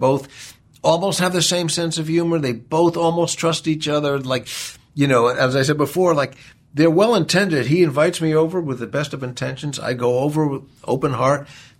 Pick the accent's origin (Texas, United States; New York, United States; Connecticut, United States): New York, United States; And I grew up in New York, and Dublin feels very New York-y to me.